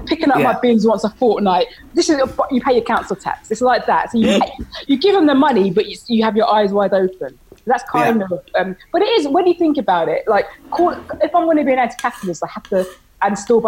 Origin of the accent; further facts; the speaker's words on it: Ghana; in West Africa, I'm from Ghana, like we have all this stuff in glass bottles, right?